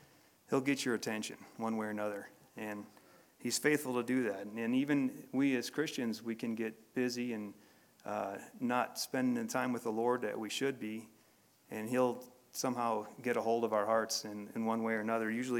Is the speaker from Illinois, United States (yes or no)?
yes; Illinois, United States; now in Colorado, United States; when I first came out to Colorado, I'm from Illinois, and I saw the mountains, and they were just so wonderful.